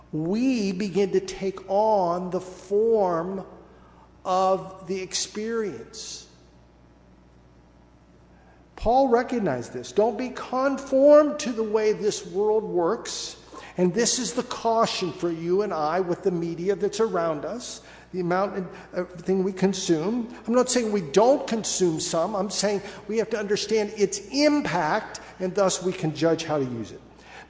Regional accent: West Virginia, United States; knew I grew up in West Virginia, when friends lived across the hollow and not across the parking lot or across the other subdivision.

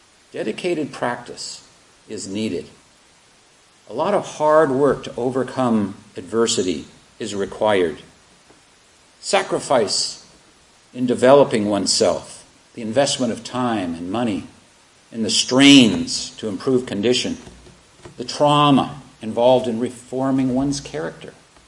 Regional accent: the South, United States; No, I grew up in the South. They burned crosses on my neighbor's lawn. My grandfather had a noose around his neck when I was age 5.

